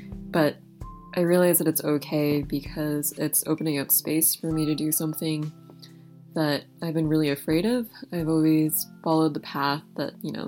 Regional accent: East Coast, United States; I'm from the East Coast and I'm really excited and a little bit scared about living that closely with my partner.

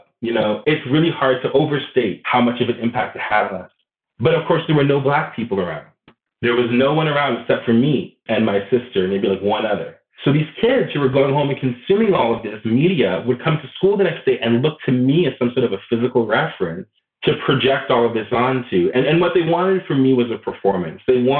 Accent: South East England, United Kingdom; when I grew up in Surrey, specifically in the 90s, there was very, very, very few Black people.

